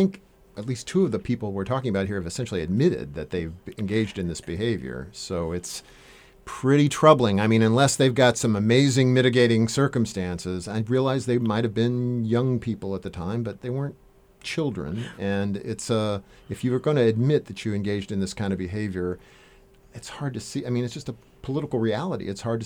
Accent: California, United States; also born or lived in US South; I must confess, I grew up in California, y'all probably know, and I had never seen that until I actually moved to the East Coast and lived in the South

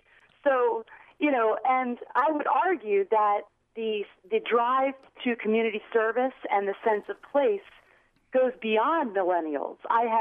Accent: Baltimore, Maryland, United States; now in Chicago, United States; So, born and bred in Baltimore, Maryland, and I'm studying here, so that's why I'm an older graduate student.

